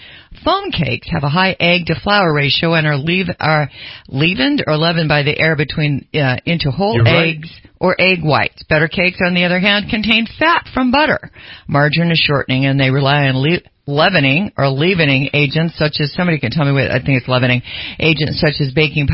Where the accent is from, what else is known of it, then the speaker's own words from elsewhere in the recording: Pleasant Valley, California, United States; Well, that's where I grew up. I grew up in Pleasant Valley, and so Grizzly Flats.